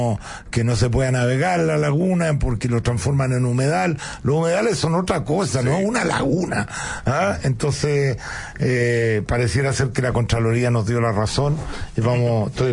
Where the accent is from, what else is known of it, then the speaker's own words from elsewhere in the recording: Aculeo, Santiago Metropolitan, Chile; Que la gente de la laguna, los que somos de Aculeo, ¿no es cierto?, navegamos re poco